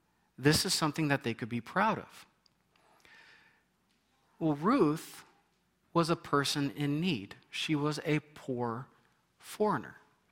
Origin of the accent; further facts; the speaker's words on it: Nebraska, United States; I grew up in Nebraska, working in cornfields.